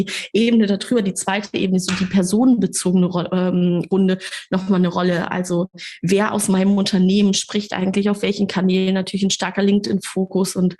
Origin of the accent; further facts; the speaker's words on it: Kassel, Hesse, Germany; now in Hamburg, Germany; in meiner kleinen Stadt, aus der ich komme, aus Kassel